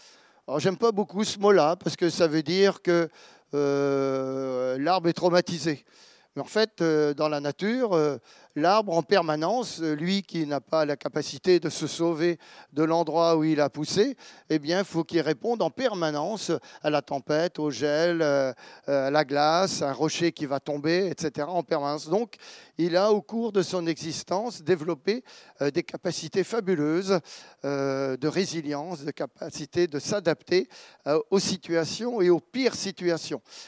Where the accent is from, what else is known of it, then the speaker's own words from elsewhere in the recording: Centre-Val de Loire, France; je viens de Bourset, au nord du Loir-et-Cher, ce que j'appelle souvent le Perche méridional